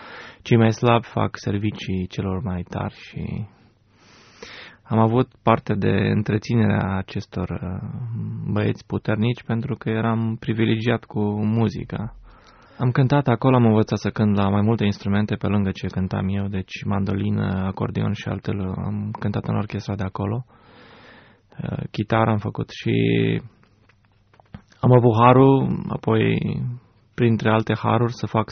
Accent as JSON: {"language": "Romanian", "region": "Bucharest", "country": "Romania", "tie": "born or raised there", "also_born_or_lived": "Craiova", "said": "Am crescut în București și am început acolo pe la 6 ani și ceva, pentru că am crescut într-o familie dezorganizată, tot colindat de la Craiova la București"}